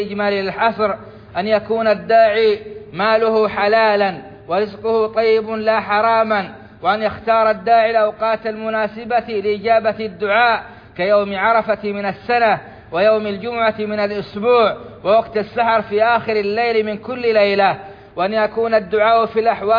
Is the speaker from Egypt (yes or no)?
no; Saudi Arabia